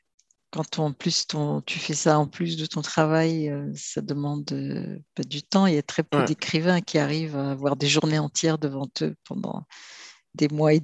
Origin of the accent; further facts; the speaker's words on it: Morocco; je peux en parler librement parce que je viens du Maroc